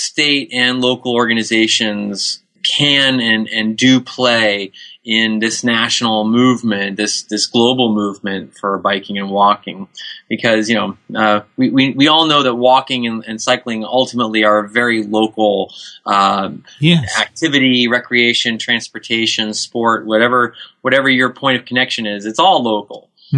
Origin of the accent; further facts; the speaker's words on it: Illinois, United States; I think back right. to my days growing up in Illinois, and, you know, I grew up in the country of downstate Illinois